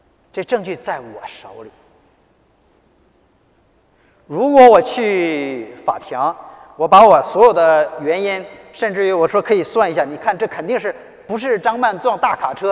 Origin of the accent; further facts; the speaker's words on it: Northeast China, China; 我是东北人，一不小心出来了